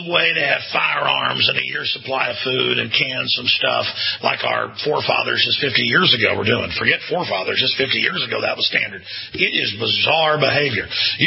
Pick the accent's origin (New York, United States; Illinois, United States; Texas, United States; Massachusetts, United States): Texas, United States; Dallas; I grew up in Dallas, just down the street from here, and came and saw like movies like Dumbo and stuff when they'd re-air old Disney movies.